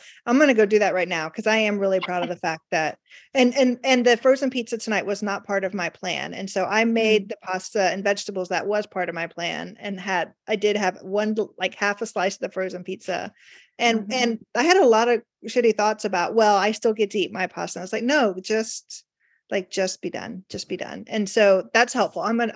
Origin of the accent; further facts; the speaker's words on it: Austin, Texas, United States; Oh, okay. I grew up in Austin.